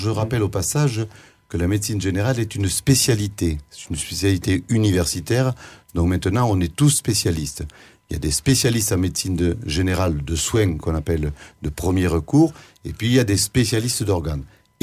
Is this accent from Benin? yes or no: no; Occitanie, France; moi je suis originaire du sud d'Aveyron